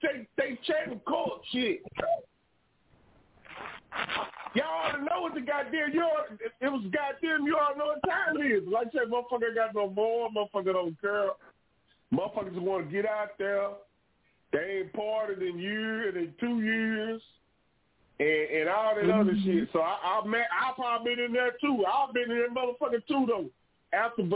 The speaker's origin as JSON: {"language": "English", "town": "Houston", "region": "Texas", "country": "United States", "said": "You know, I'm from Houston, too."}